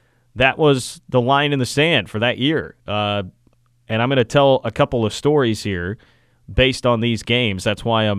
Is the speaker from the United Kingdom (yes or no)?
no; Kansas City, United States; growing up in Kansas City and having to deal with the professional basketball team of Kansas City